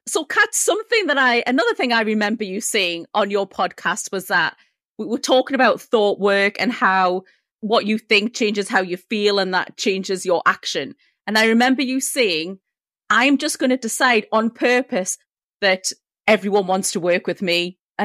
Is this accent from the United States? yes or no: no; United Kingdom; I'm half Chinese, but I'm actually British.